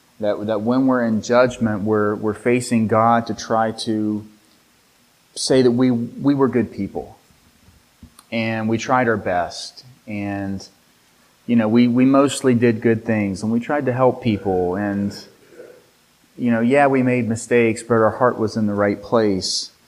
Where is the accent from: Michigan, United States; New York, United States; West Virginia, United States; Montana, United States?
West Virginia, United States; I'm from West Virginia.